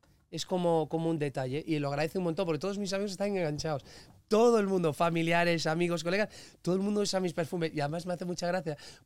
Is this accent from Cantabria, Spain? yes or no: yes; Cantabria, Spain; productos de Cantabria, que mi tierra se come muy bien.